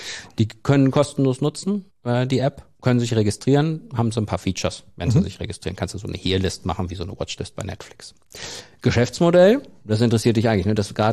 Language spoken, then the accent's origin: German; North Rhine-Westphalia, Germany; im Kreis Soest, meiner Heimat